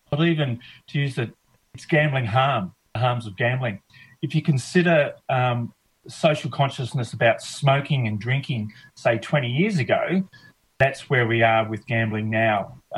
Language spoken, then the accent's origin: English; Melbourne, Victoria, Australia; I was born in Chelsea, but we had an interesting life. I think by the time I was 13, we'd already lived in 28 different houses